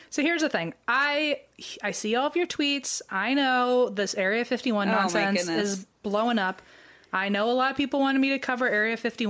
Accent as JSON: {"language": "English", "region": "Virginia", "country": "United States", "said": "I have met a lot of people in California where when I say I'm from Virginia, they put them together."}